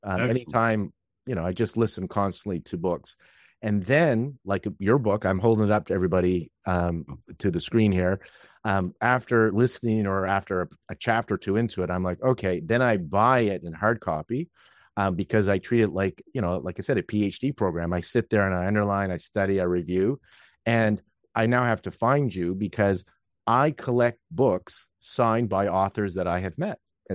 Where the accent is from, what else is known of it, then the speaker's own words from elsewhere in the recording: Canada; I'm Canadian